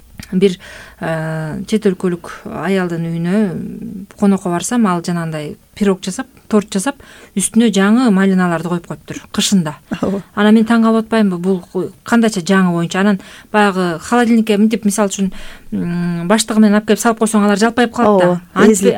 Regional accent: At-Bashy, Naryn Region, Kyrgyzstan; менин бала чагымда бизде нарында, ат башыда, тоонун этегиндеги айыл

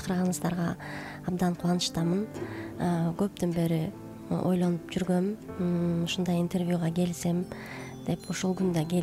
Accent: Bishkek, Kyrgyzstan; also born or lived in Naryn; ушундай орусча ат коюлган, мамам койгон атымды. Өзүм Нарындан болом. А так Бишкекте эле чоңоюп өсүп, Бишкектен бүтүрүп мектепти, университетти Бишкекте өзүм турам.

